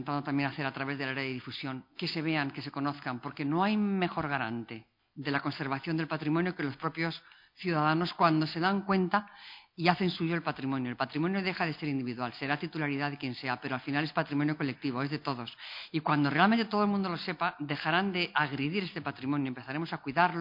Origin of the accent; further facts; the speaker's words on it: Navarre, Spain; Como directora general de Patrimonio Cultural y como navarra